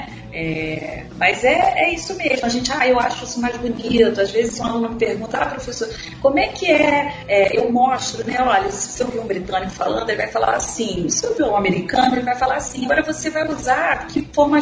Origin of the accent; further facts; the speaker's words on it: Brazil; born there